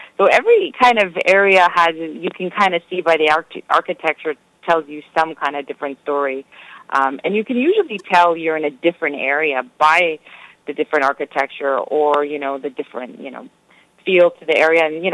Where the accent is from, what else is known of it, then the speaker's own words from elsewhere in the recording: Toronto, Ontario, Canada; being born and raised in Toronto and just being a part of that culture.